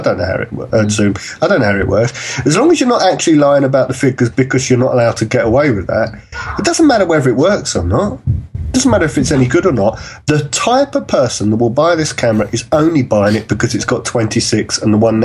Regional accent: London, United Kingdom; being a Londoner

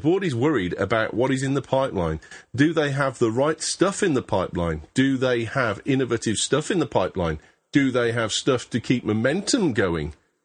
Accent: United Kingdom; and I'm British, so it's worse than

